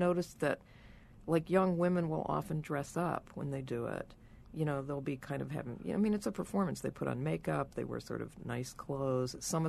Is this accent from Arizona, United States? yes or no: no; Houston, Texas, United States; My mom was from Pittsburgh, but I was raised in Houston, so maybe there's a belt, you know.